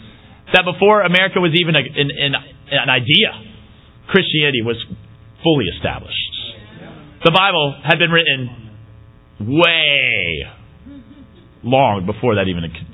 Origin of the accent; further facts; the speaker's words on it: Brooklyn, New York, United States; And I'm from Brooklyn, so I was really fired up being in Brooklyn.